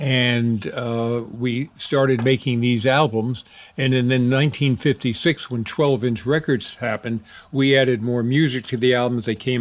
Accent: New York, United States; No, I didn't grow up. I grew up in New York.

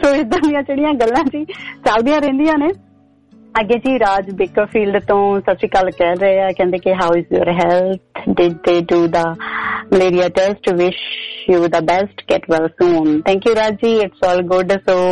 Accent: Punjab, India; ਸੋ ਮੈਂ ਵੀ ਮਾਲਵੇ ਦੀ ਹਾਂ

